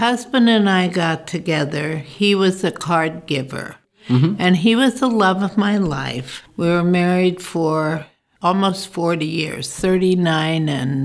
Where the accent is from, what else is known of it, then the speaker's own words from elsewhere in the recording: Zimbabwe; When I was a little girl, I grew up in Africa. My parents were missionaries, and we were in what was then Southern Rhodesia, which is now Zimbabwe.